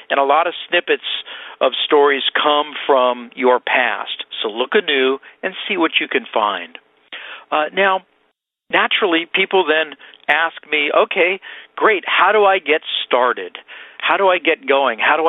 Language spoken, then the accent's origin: English; Berkeley, California, United States; I grew up in Berkeley.